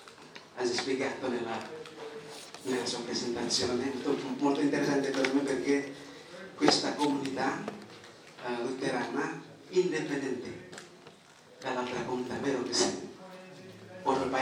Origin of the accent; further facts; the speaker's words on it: Indonesia; Italian is a second language; vengo dall'Indonesia.